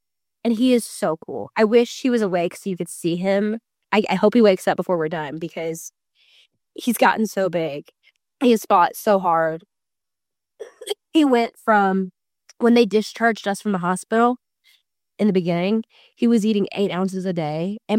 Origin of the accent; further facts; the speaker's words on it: the South, United States; because that's where I'm from. I'm from the South. So going to Vandy is what I know.